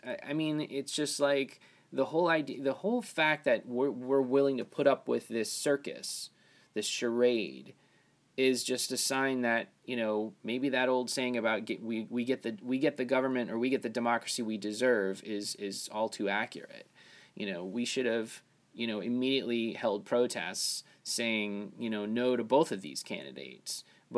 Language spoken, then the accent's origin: English; New York, United States; And now, being a New Yorker, when I was a kid, I'm a tri-state New Yorker guy, not a, you know, New York City guy, but when I was growing up in this area